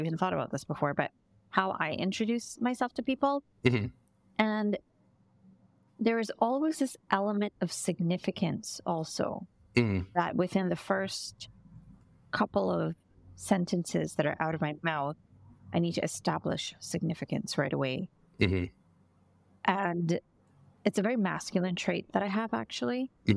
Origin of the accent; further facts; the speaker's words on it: Barbados; born there; I was born in Barbados, so the Barbadian version of me, we call it Bajan